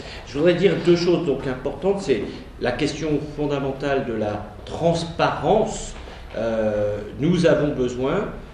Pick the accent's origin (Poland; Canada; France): France; En tant que Français, je veux dire, ouvert sur le monde